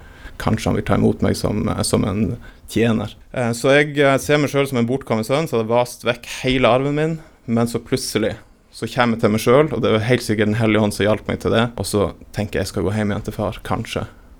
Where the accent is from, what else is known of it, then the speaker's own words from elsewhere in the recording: Northern Norway, Norway; now in Randaberg, Norway; Jeg er jo fra Nord-Norge selv, og har jo et, selv om jeg har flyttet til Stavanger eller til Randaberg, så har jeg jo et hjerte for Nord-Norge og nordlendinger